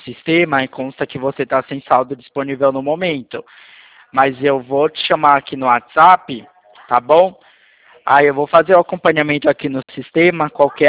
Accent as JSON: {"language": "Portuguese", "town": "Santa Bárbara d'Oeste", "region": "São Paulo", "country": "Brazil", "said": "Eu sou daqui de Santa Bárbara do Oeste, interior de São Paulo, próxima Americana"}